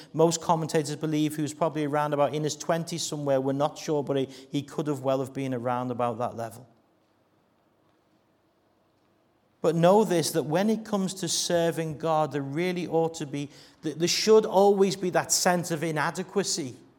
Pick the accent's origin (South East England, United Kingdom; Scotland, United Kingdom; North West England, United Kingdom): North West England, United Kingdom; Bootle; I can't speak for you because I come from Bootle.